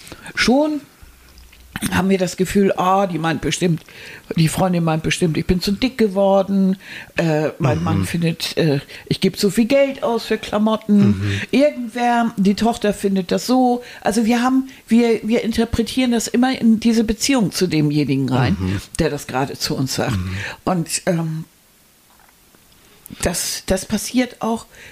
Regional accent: Hamburg, Germany; Wir sind in Hamburg, in Horn-Billstedt aufgewachsen. Das ist ein sogenannter sozialer Brennpunkt.

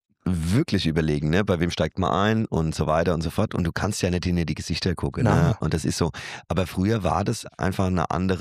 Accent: Büdingen, Hesse, Germany; Aber ich bin aufgewachsen in Büdingen oben. Da war das klar, dass mir die Haustür nicht abschließe.

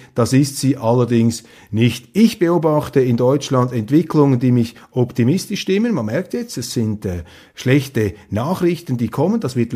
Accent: Switzerland; ich bin ein Schweizer

